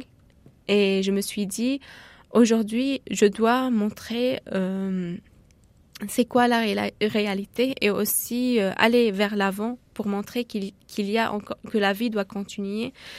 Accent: Aleppo, Aleppo Governorate, Syria; moved away as an adult; now in France; je suis née à Alep et j'ai vécu toute ma vie à Alep à peu près, à part le petit bout de l'université que j'ai fait à côté de Damas.

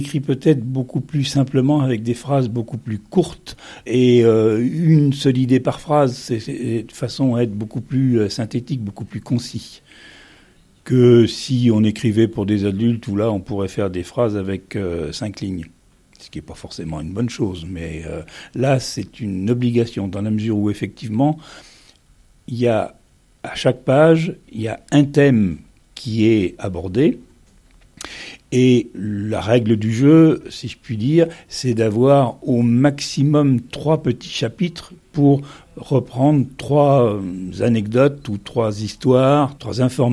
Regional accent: Marais Poitevin, France; Intéressé au Marais Poitevin parce que je suis originaire du Marais Poitevin. C'est une région que j'aime particulièrement.

